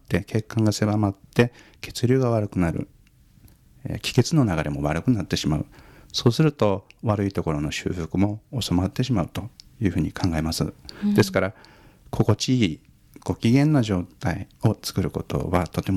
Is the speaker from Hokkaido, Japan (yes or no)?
yes; Asahikawa, Hokkaido, Japan; ふるさとの旭川に帰って開業して、17年になりますけども、